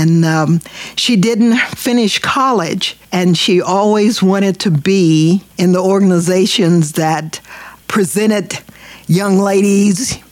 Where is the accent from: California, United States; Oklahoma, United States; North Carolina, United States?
Oklahoma, United States; Anadarko; born there; I was born in Anadarko, Oklahoma.